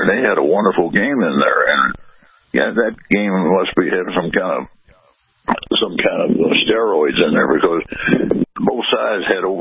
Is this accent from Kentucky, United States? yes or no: yes; Louisville, Kentucky, United States; it happened to be in my hometown of Louisville, Kentucky.